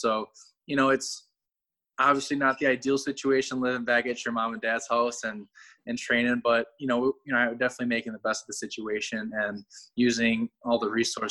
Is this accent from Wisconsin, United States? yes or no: yes; Wisconsin Rapids, Wisconsin, United States; I always trained at the high school growing up in Wisconsin Rapids.